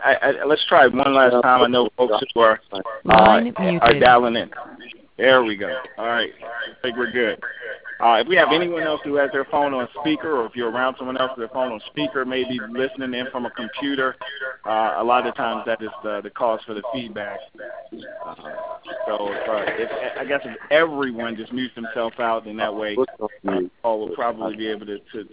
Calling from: Maryland, United States; I'm calling in from the Maryland area

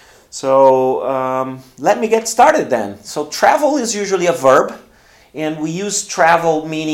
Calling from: Porto Alegre, Rio Grande do Sul, Brazil; English is a second language

